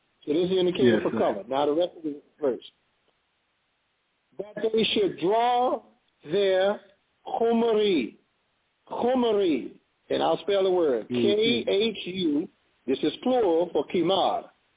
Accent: Jacksonville, Florida, United States; We grew up together in the Blodgett homes in Jacksonville.

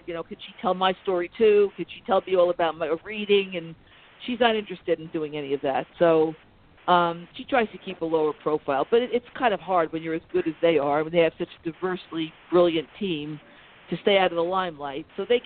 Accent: New York, United States; because I'm from Westchester County, New York.

